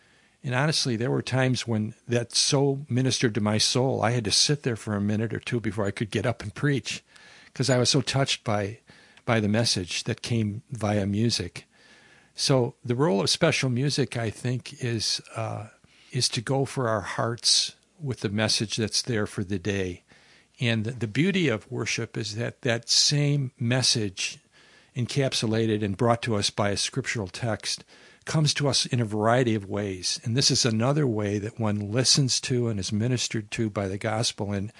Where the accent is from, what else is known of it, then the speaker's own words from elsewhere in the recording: Minnesota, United States; I'm from Minnesota here in the southern half of Minnesota. We have a lot of rural churches that are struggling for survival